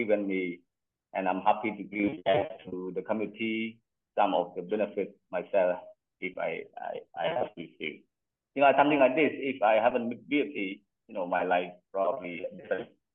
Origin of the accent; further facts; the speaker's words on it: Cambodia; now in Siem Reap, Cambodia; I was originally from the Thai border, where I about 20 years ago. And I moved to Siem Reap when I was about 19 and 20 years of age.